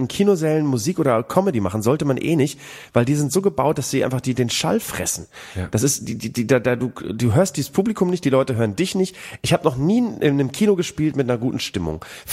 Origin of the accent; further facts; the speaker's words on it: Bremen, Germany; in meiner Heimatstadt gehabt, in Bremen.